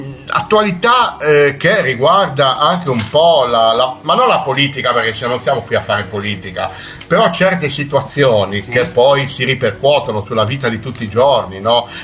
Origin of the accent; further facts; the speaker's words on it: Genoa, Liguria, Italy; also born or lived in Naples; sardi, da parte di mia mamma, da parte di mio papà, napoletani entrambi. Quindi io nato a Napoli, però poi trasferito a Genova da bambino.